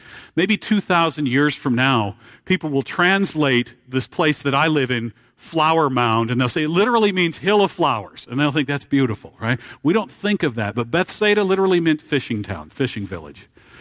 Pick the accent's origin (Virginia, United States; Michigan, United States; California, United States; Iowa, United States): Iowa, United States; Marshalltown; Now, I am from central Iowa, okay? But I grew up in a little town called Marshalltown, Iowa, and I grew up in the Jewish neighborhood of Marshalltown, Iowa.